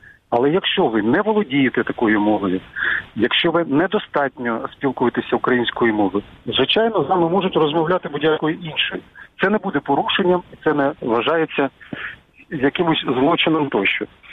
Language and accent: Ukrainian; Mykolaiv, Mykolaiv Oblast, Ukraine; Я родом із Миколаєва, у мене батько з Закарпаття, мама з Чернігівського, тому специфіку різних регіонів я знаю.